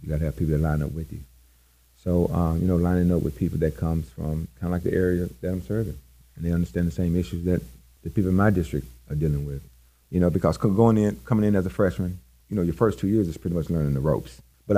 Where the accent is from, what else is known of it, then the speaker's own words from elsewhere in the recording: Marianna, Arkansas, United States; Originally, I am from Lee County, Mariana. At the time, the poorest county in the state.